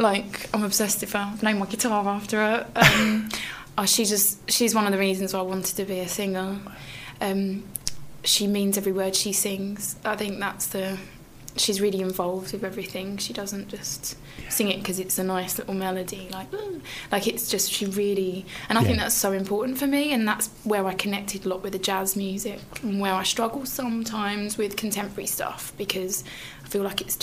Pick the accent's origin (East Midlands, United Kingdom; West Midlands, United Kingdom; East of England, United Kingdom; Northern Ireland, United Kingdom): East of England, United Kingdom; Basildon; I'm from Basildon. But I went to school in Brentwood. I went to the Ursuline.